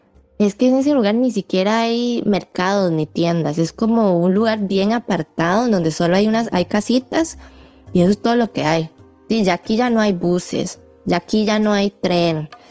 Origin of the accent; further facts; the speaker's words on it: Costa Rica; yo soy descendiente de chinos y soy de Costa Rica y Costa Rica está en Centroamérica.